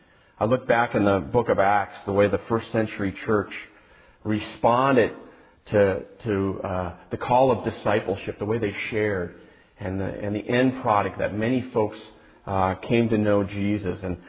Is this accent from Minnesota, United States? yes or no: yes; Crookston, Minnesota, United States; this is my family. I was born and raised in Crookston, Minnesota.